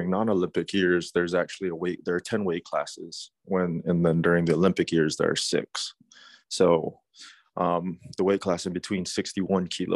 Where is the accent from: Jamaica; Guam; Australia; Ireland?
Guam; It's that island life, man. It's all about family, community, tight-knit